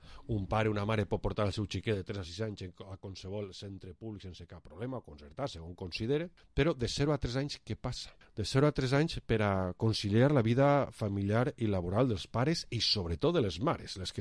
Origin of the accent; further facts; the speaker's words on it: Valencian Community, Spain; first language Valencian; Jo així estic expressant-me en tota tranquil·litat en el meu idioma de casa, que és el valencià.